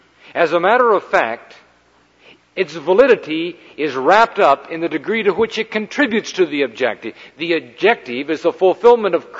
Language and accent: English; Colorado, United States; but I am from Colorado, and I look up there on the slopes